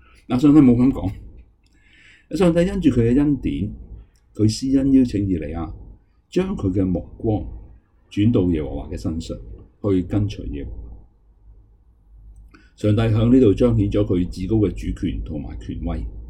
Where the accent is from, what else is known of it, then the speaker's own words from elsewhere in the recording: Guangdong, China; accent: Cantonese; 如果广东人，我们广东话，我们就说就是他将他的稳食的架撑全部都放弃了